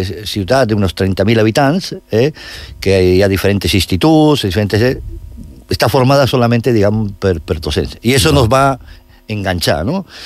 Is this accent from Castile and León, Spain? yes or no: yes; Palencia, Castile and León, Spain; Catalan is a second language; Que se podia passar en tren des del nord d'Espanya, que jo som de Palència